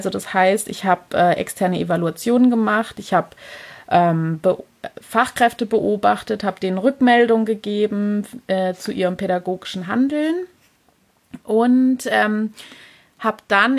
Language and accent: German; Pforzheim, Baden-Württemberg, Germany; Aber genau, ich komme aus der Pforzheimer Gegend.